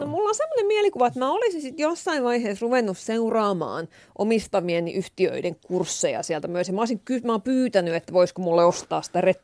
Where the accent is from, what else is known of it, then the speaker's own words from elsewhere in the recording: Keikyä, Pirkanmaa, Finland; Ja mä niin syntyisin sieltä Keikyästä varsinaisesti.